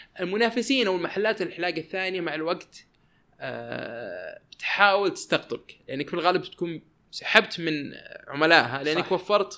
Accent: Saudi Arabia; تطبيقات تواصل اجتماعي عندنا في السعودية أو في الخليج أو حتى العالم العربي كلها رديئة جدا جدا جدا

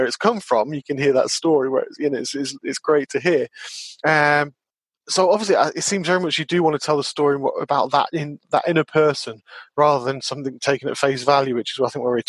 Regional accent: Watford, East of England, United Kingdom; I remember when I grew up in Watford near London

